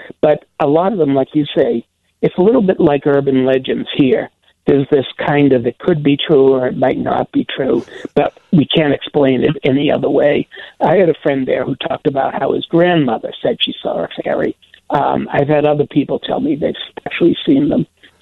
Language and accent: English; Boston, Massachusetts, United States; Well, when I grew up in Boston, and we would soap windows, throw eggs, and TPing didn't exist when I was a kid.